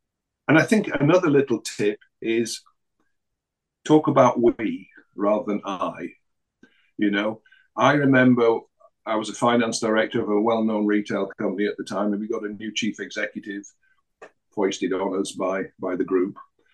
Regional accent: Yorkshire and the Humber, United Kingdom; because I'm a Yorkshireman and, you know, we don't like that.

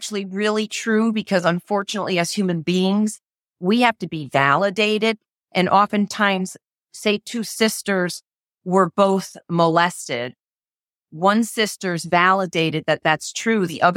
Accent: New Haven, Connecticut, United States; So I am from Connecticut, but from New Haven, Connecticut, where there was just a lot going on between poverty and racism and hate

